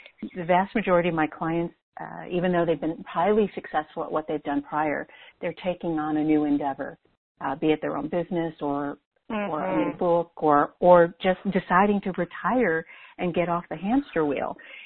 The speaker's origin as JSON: {"language": "English", "region": "Wisconsin", "country": "United States", "tie": "born there", "said": "I was born in Wisconsin in a kind of a very impoverished situation. I'm one of four."}